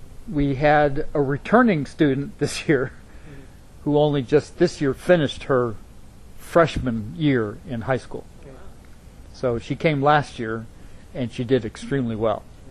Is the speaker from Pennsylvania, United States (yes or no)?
no; Chicago, Illinois, United States; Well, even in high school, growing up in Chicago, I developed some sort of environmental awareness and concern about things.